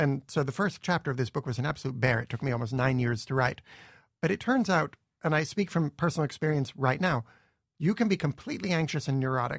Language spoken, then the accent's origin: English; Canada; I'm Canadian, after all.